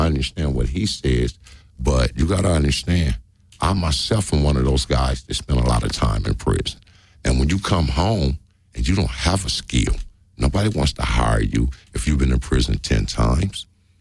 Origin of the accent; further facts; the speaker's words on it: United States; born there; I'm not African American. I was born in America.